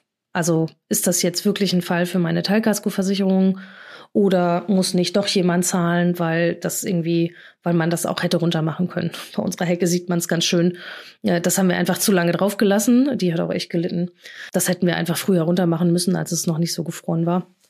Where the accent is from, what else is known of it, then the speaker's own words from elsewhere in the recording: North Rhine-Westphalia, Germany; ich komme aus NRW oder hier Hamburg